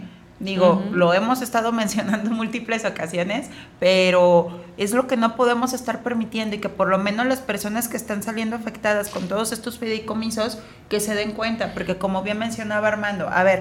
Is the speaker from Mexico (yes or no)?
yes; Mexico; Nosotros como mexicanos, qué críticos somos con el país vecino